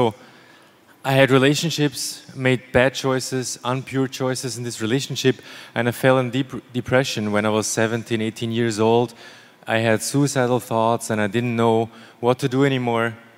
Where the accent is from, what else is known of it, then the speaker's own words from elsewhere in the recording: Austria; I'm from Austria in the middle of Europe, and I want to share a little story with you. So I grew up on a farm.